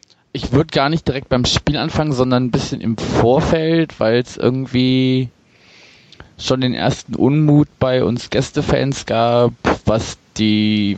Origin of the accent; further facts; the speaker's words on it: Berlin, Germany; also ich bin auch selber Berliner.